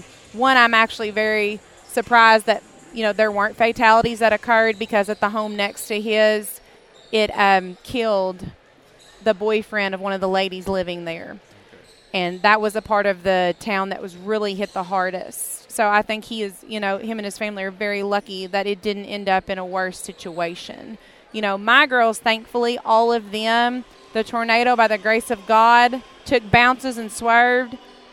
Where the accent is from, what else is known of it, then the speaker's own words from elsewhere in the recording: Dawson, Kentucky, United States; You know, I've been born and raised in Dawson my whole life. You know, me and my husband went to Western Kentucky, came back. You know, we love this town.